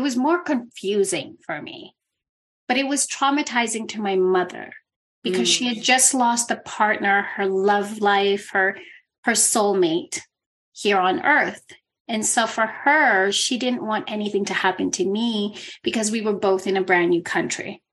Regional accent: Ávila, Castile and León, Spain; where I grew up in Avila, it was very normal for us to play with candles, for us to do herbs, for us to pray to the moon

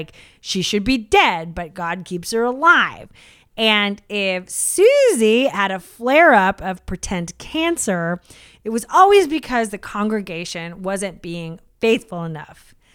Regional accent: Seattle, Washington, United States; We're not Hollywood people. We're weirdos from Seattle.

